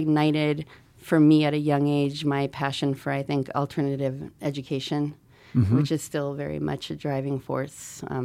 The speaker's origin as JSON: {"language": "English", "town": "Missoula", "region": "Montana", "country": "United States", "also_born_or_lived": "Albuquerque", "said": "Yeah. I'm from Missoula. I wasn't born here. I was born in a school bus. My parents lived in the school bus. They were traveling the United States, and I was born in Albuquerque, New Mexico."}